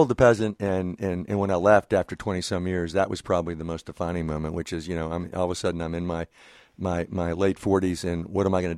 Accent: New York, United States; moved away as an adult; now in Atlanta, United States; But I came from New York to go to college at Oglethorpe University here in Atlanta and worked my way through college in restaurants around town.

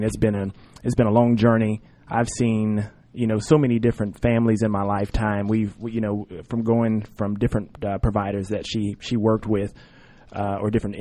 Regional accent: Tulsa, Oklahoma, United States; I'm from Oklahoma, mm-hmm. Tulsa, Oklahoma, Oral Roberts University.

